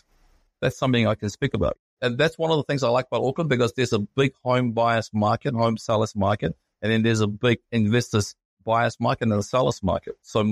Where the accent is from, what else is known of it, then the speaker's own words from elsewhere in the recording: Rarotonga, Cook Islands; now in New Zealand; I've got a Polynesian community and I've grown up as a Polynesian person. I'm from Rarotonga, come to New Zealand.